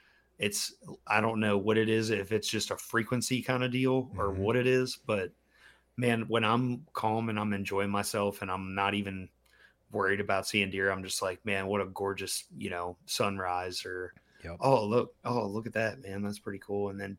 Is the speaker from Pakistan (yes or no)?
no; Maryland, United States; we're growing up in Maryland where we had 3 buck tags